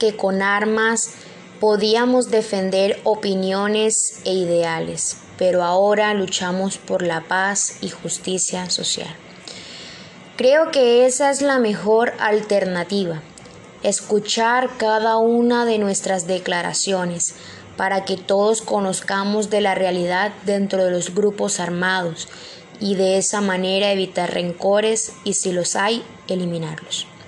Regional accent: Bogotá, Colombia; moved away; tengo 43 años, soy de Bogotá.

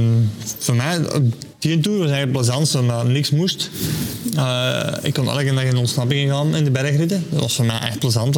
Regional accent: Belgium; En destijds als Belg vielde, en heel België zat op een kop van oog

